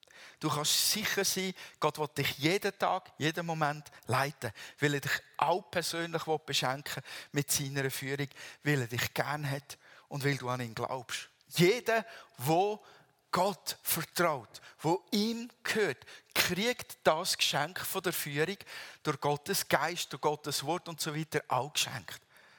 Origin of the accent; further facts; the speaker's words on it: Switzerland; Und dann gehen wir. Sowieso als Schweizer.